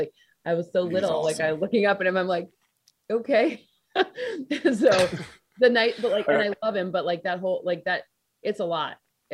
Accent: Michigan, United States; Matthew Stafford's actually like, I'm from Michigan.

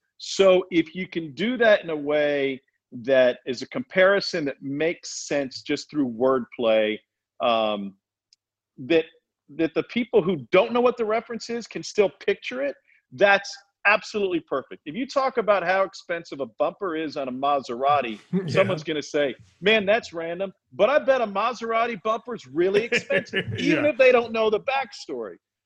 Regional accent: Columbia, Missouri, United States; I grew up in Columbia, Missouri, 2 hours to the east of me were the St. Louis Cardinals, 2 hours to the west were the Kansas City Royals.

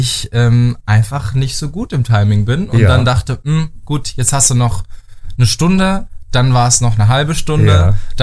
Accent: Paderborn, North Rhine-Westphalia, Germany; weil ich komme ja aus Paderborn

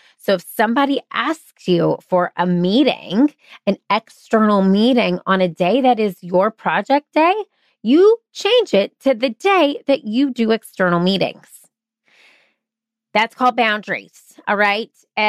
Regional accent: Charleston, United States; If I want to get to know somebody here in my hometown of Charleston, we're going to coffee or a lunch on a Friday.

